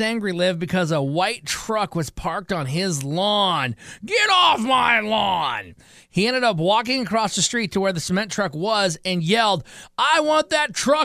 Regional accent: Michigan, United States; I grew up in Michigan, so I'm a Detroit Tigers fan

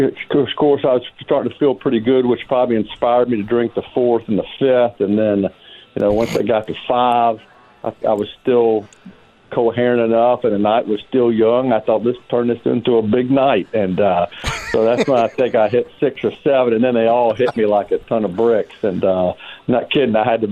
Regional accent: Nashville, Tennessee, United States; I grew up in Nashville about the same time Joe did, and there weren't many places around here.

